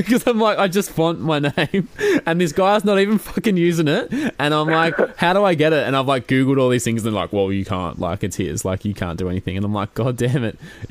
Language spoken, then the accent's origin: English; Melbourne, Victoria, Australia; now in Perth, Australia; I'm from Melbourne and I, you know, go and see my family in Melbourne at Christmas.